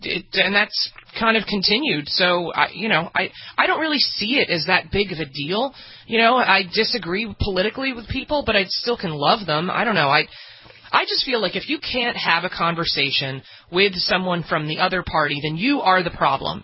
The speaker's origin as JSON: {"language": "English", "region": "New Jersey", "country": "United States", "tie": "born or raised there", "said": "I grew up in New Jersey, and which is, you know, a blue state, but it's very, very deep pockets of red."}